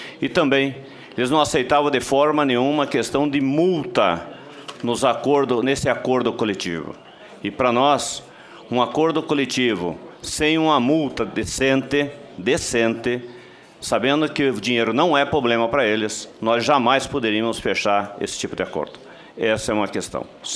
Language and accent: Portuguese; Paraná, Brazil; no nosso Paraná, que eu sou paranaense também.